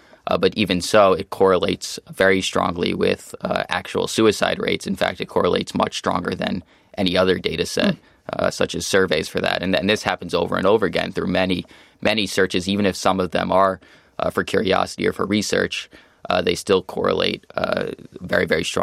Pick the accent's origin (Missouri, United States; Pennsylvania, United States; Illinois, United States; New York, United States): New York, United States; Like, I grew up in the New York area.